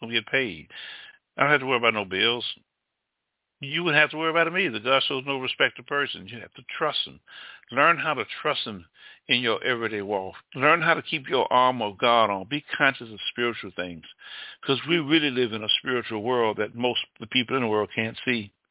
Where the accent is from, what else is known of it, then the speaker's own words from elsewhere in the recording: Alabama, United States; I'm from Alabama, and those who may be listening to me overseas don't realize